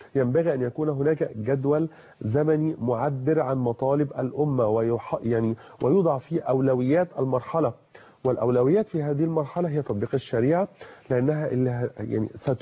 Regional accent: Egypt; أنا مواطن مصري بسيط

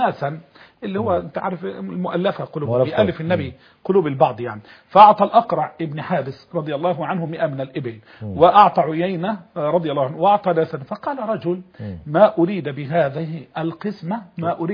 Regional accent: Egypt; ما فيش مطب واحد زي عندنا في مصر

